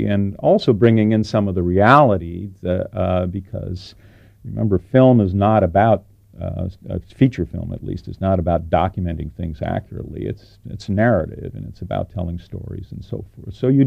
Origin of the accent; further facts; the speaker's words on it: New York, United States; now in California, United States; I grew up in New York, which is sort of a film capital, and then I moved to California